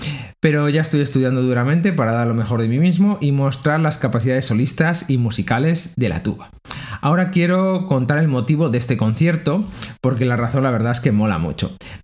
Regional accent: Toro, Castile and León, Spain; mi tierra, en Toro, Zamora, y me siento muy agradecido de tocar esta obra como solista junto a la banda que me vio crecer, la banda de música

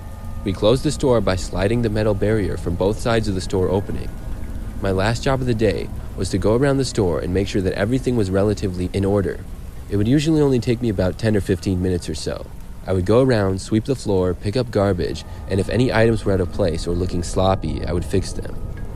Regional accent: South Carolina, United States; I was visiting Minnesota from my home state of South Carolina.

